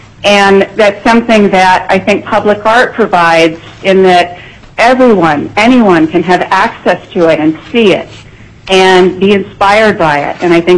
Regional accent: Anchorage, Alaska, United States; I grew up here in Anchorage

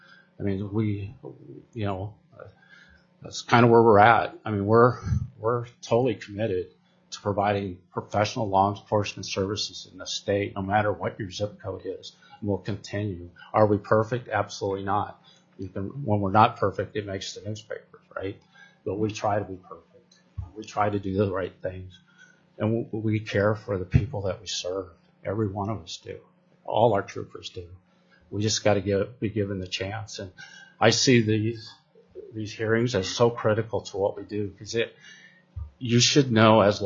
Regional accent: Soldotna, Alaska, United States; I mean, if that was happening in Anchorage or in my hometown of Soldotna, people would be upraised.

